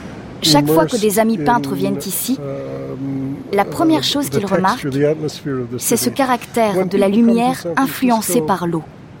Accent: New York, United States; French is a second language; car je viens de New York, et donc je n'ai jamais senti que c'était mon océan. L'Atlantique est mon océan.

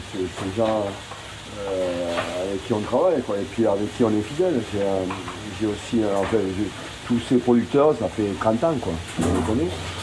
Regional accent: Occitanie, France; parce que je suis originaire de Cassiano-Dari quand même.

